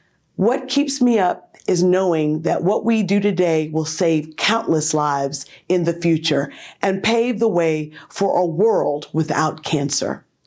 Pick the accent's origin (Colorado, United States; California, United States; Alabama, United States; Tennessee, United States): Alabama, United States; Selma; Congressional District, which includes the historic cities of Birmingham, Montgomery, Tuscaloosa, and my hometown of Selma, Alabama.